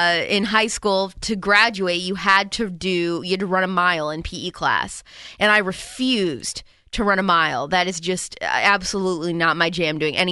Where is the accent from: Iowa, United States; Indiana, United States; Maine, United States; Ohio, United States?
Indiana, United States; I grew up in Southern Indiana, so I went to Floyd Central High School.